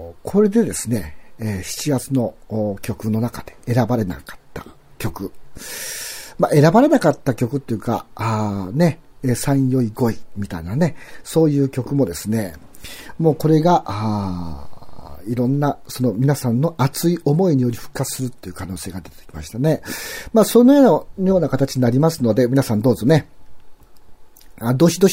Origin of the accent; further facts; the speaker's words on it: Nagoya, Aichi, Japan; 出身、はい、出身っていうんですか、はい、私は名古屋ですけど。